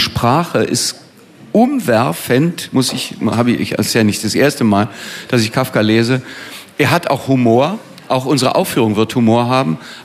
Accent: Berlin, Germany; born there; Ich, einmal bin ich Berliner, und gebürtiger Berliner, Westberliner in dem Fall.

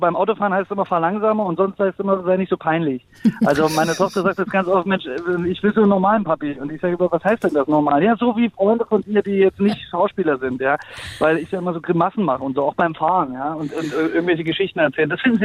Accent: Thuringia, Germany; weil ich bin ja in Thüringen aufgewachsen.

